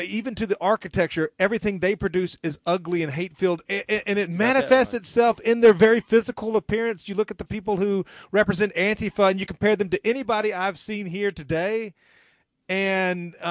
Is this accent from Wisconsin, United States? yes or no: no; Tennessee, United States; Hard-pressed to beat some of the heroes that have come from my home state of Tennessee